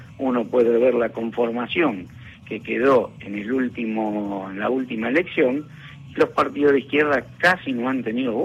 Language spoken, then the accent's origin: Spanish; Argentina; Nosotros somos argentinos y judíos.